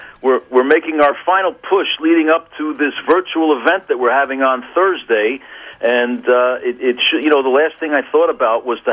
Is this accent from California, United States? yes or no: no; New Jersey, United States; Well, I grew up in New Jersey, so I was a Yankee fan.